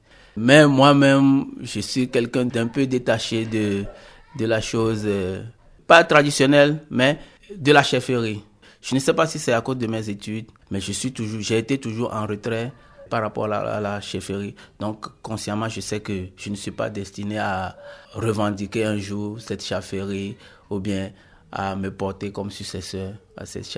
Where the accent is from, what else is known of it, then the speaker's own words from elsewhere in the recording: Togblekope, Togo; J'ai grandi dans un petit village appelé Togblekope. C'est un village comme tous les villages du Togo.